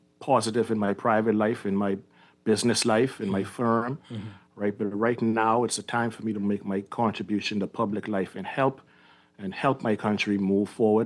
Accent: Nassau, New Providence, Bahamas; also born or lived in England; I'm a Nassau boy, but my dad was born in Long Island, but I was born in Nassau.

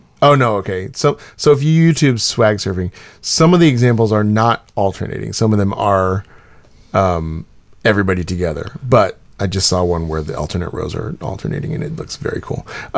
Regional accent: North Carolina, United States; and as a kid growing up in North Carolina, I was diehard Tar Heels.

